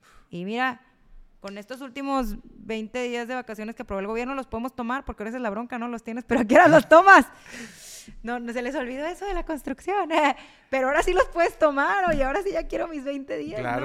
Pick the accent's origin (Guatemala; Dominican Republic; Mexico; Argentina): Mexico; soy la primera mexicana en tener esa certificación.